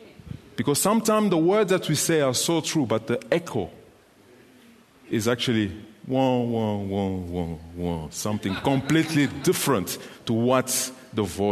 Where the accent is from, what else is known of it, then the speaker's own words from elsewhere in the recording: Kolwezi, Lualaba, DR Congo; I actually decided to lead a riot in my hometown of Kolwezi